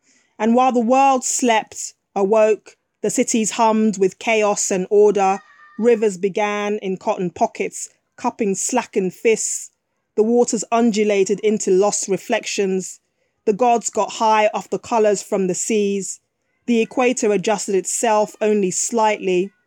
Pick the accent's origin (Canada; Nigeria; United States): Nigeria; So completely different to what Nigeria's like, which is my home country.